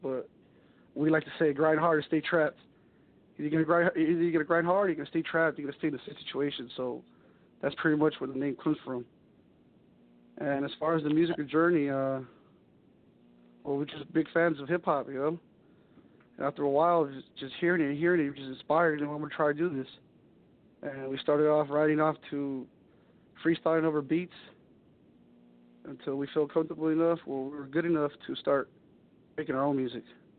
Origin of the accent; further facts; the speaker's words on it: San Jose, California, United States; we're from East San Jose, which is, I guess, the ghetto side of the city